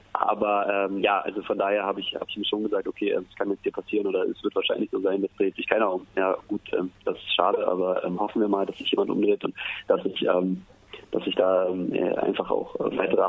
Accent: Berlin, Germany; Also es ist ja so, ich bin ja Berliner

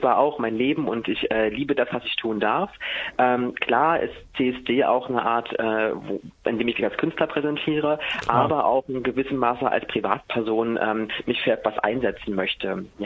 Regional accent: Halle, Saxony-Anhalt, Germany; also ich komme ja aus Halle

